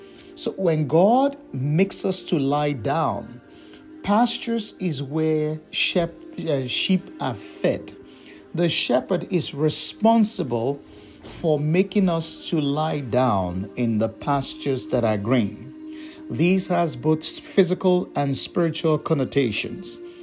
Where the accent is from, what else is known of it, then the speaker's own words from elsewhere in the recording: Nigeria; now in United States; But I grew up in the country of Nigeria, and I'm back in the United States. I've been here since 2001.